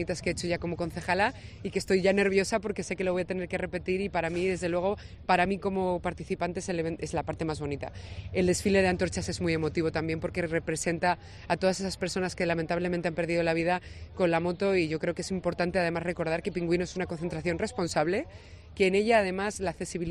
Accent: Valladolid, Castile and León, Spain; Para mí este fin de semana es algo que, como vallisoletana, me emociona.

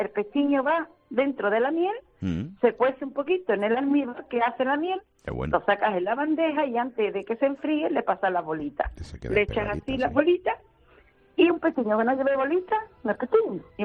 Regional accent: Andalusia, Spain; aquí en mi tierra, aquí en la provincia de Cádiz

